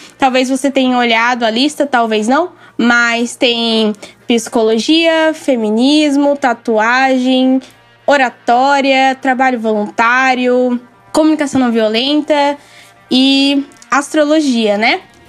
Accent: Bahia, Brazil; now in Florianópolis, Brazil; eu tenho 24 anos, sou de Capricórnio, sou da Bahia, mas atualmente eu moro nesta ilha bruxônica, que é Florianópolis.

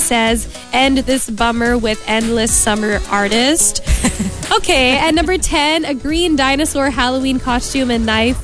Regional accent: Canada; I'm from Canada, so disclaimer. That's my excuse.

